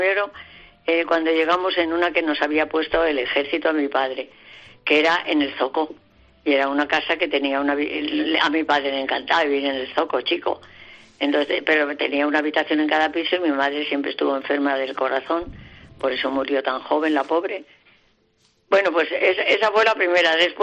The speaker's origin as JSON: {"language": "Spanish", "town": "Valladolid", "region": "Castile and León", "country": "Spain", "tie": "born there", "said": "yo nací en Valladolid"}